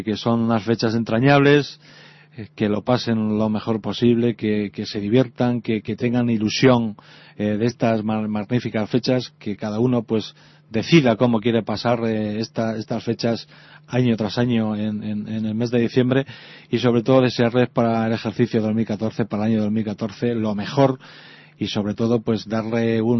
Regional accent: Humanes, Community of Madrid, Spain; las pasamos en Humanes, que es mi pueblo, como bien sabéis, es donde he nacido, donde vivo, donde se están criando mis hijos y donde estoy muy feliz de ser el alcalde.

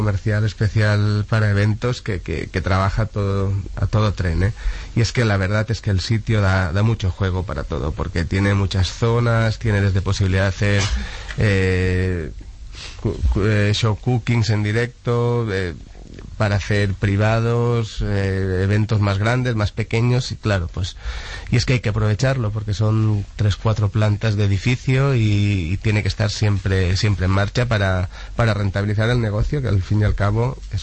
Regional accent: Valencian Community, Spain; se nota que somos valencianos y que somos del Mediterráneo.

